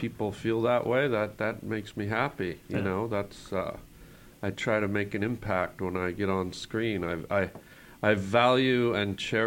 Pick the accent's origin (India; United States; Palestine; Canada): Canada; And I think that's why you tend to see Canadian comics be a little bit wackier, myself included.